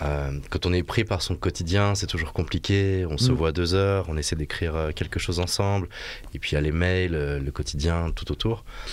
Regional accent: Vaulx-en-Velin, Auvergne-Rhône-Alpes, France; moi j'ai grandi à Vaux-en-Velin

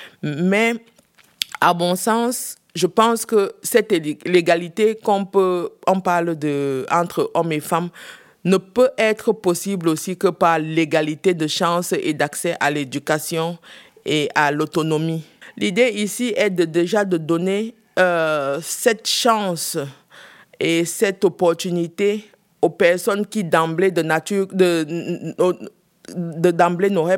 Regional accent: West, Cameroon; moi, comme j'ai dit précédemment, je viens de la région de l'Ouest.

